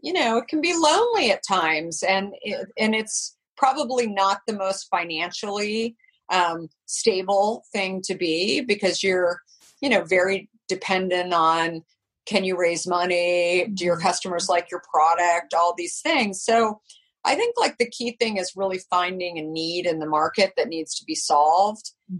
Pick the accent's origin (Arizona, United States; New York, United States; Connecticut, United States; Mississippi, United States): Arizona, United States; And growing up in Arizona, I thought, I was always afraid.